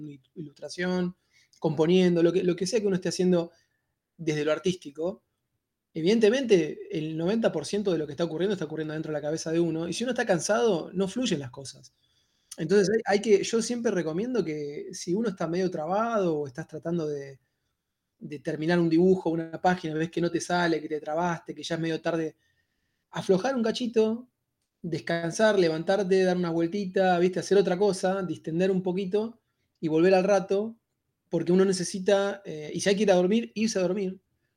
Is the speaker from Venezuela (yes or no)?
no; Argentina; yo soy argentino, para los que no lo dedujeron todavía, acá en Argentina